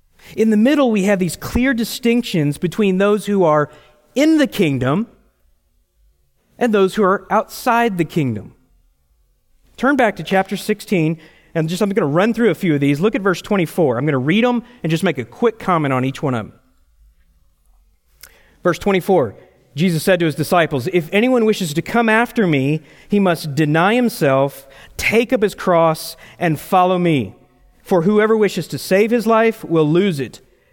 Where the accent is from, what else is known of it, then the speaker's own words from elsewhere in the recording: Texas, United States; We're in a Texas restaurant, and I'm a Texan. It's my check.